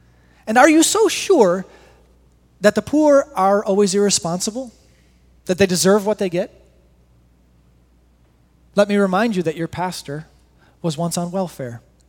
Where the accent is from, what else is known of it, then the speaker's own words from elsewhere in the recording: East Grand Rapids, Michigan, United States; A couple miles from one of the houses where I grew up there in East Grand Rapids.